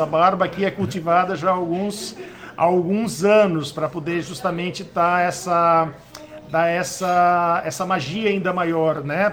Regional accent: Forquilhinha, Santa Catarina, Brazil; Eu sou aqui de Forquilhinha

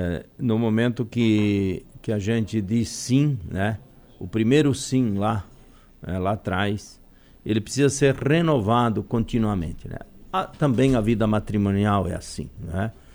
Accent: Santa Catarina, Brazil; como eu sou catarinense, normalmente nas férias eu sempre dou uma passadinha em Camboriú, né, Itapema, tenho amigos em Florianópolis

